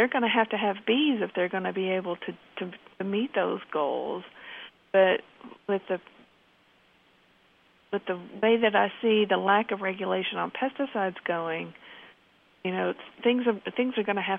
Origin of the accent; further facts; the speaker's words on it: Kentucky, United States; born there; I was born in Harlan County, so I was the NEH chair of Appalachian Studies